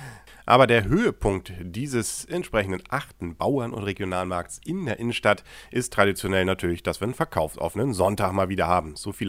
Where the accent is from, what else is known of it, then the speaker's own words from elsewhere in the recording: Kiel, Schleswig-Holstein, Germany; das wird einem doch gleich warm ums Herz dann in Kiel als Kieler.